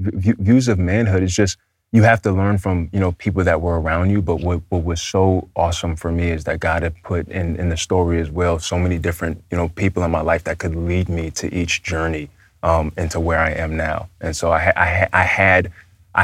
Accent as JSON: {"language": "English", "town": "Bronx", "region": "New York", "country": "United States", "tie": "born or raised there", "said": "It was kind of just everybody was just in the Bronx, and the kids, we loved to hor"}